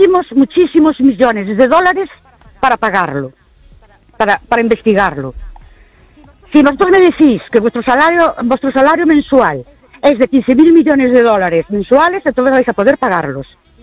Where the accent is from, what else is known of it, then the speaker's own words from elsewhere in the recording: Ourense, Galicia, Spain; de Ourense.